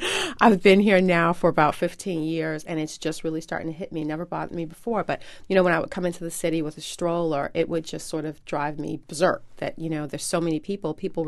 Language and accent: English; Cleveland, Ohio, United States; growing up in Cleveland, I never knew even existed.